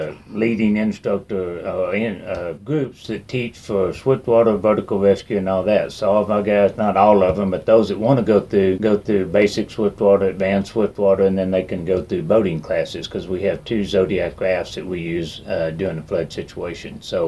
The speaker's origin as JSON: {"language": "English", "town": "Wimberley", "region": "Texas", "country": "United States", "tie": "born or raised there", "said": "Well, I was born and raised in Wimberley. I've lived here all my life so far."}